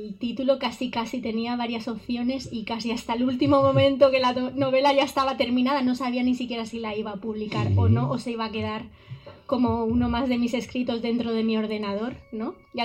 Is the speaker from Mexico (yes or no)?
no; Villajoyosa, Valencian Community, Spain; De la Vila Joyosa. En Alacant.